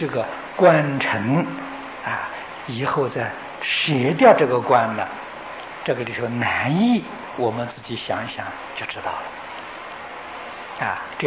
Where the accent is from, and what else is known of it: China